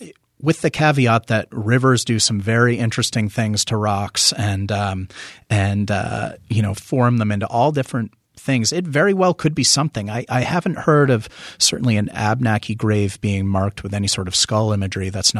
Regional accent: Vermont, United States; And being a Vermonter having the rare opportunity to practice what I love in my home state, I couldn't be more grateful.

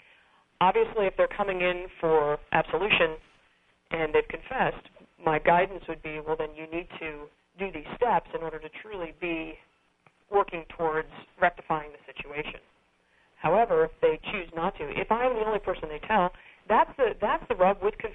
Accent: New York, United States; I grew up outside of New York City, and I have three older brothers, so I feel like I can hold my own.

